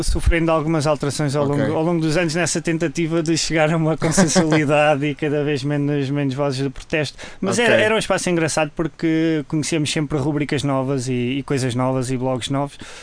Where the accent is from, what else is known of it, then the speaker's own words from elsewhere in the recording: Grândola, Setúbal, Portugal; Pronto, eu venho do Alentejo, sou de Grândola, estou cá agora, estudei cá, entretanto voltei à terra agora.